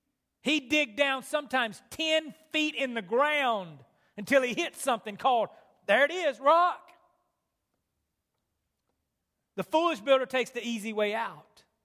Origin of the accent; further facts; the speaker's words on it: Candor, North Carolina, United States; I'm from the Sand Hills down in Candor, North Carolina. And anybody ever been there? Y'all ever seen the sand down there?